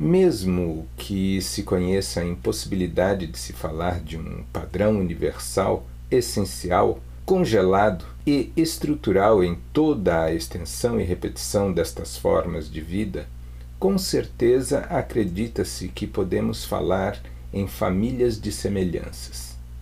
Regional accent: São Paulo, Brazil; born there; now in Porto Alegre, Brazil; resido em Porto Alegre, Rio Grande do Sul. Tomei gosto pelas artes primeiro em casa, onde eu nasci, São Paulo

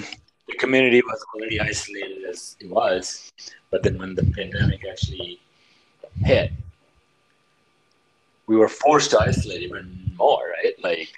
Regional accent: Nepal; moved away as an adult; So basically, for people that are listening, I'm from Nepal. I moved here in 2005. And, you know, I was 22, 23 years old.

